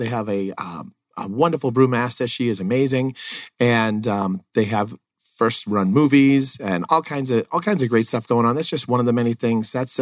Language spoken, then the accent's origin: English; Boston, Massachusetts, United States; I'm from Boston.